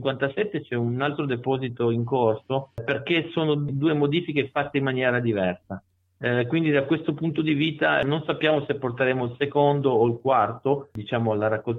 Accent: Turin, Piedmont, Italy; perché comunque era in Piemonte, io sono di Torino.

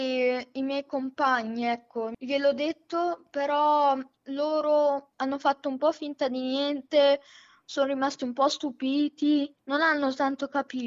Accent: Camposanto, Emilia-Romagna, Italy; E Camposanto, che è un paese della provincia di Modena.

